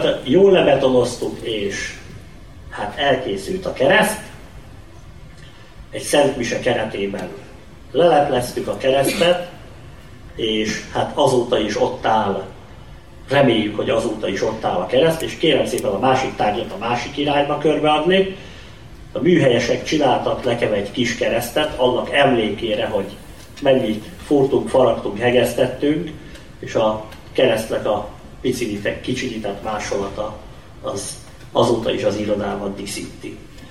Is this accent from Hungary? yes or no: yes; Hungary; mert magyarok vagyunk, Szent István népe vagyunk, és a kereszt az a jel, amiben hiszünk.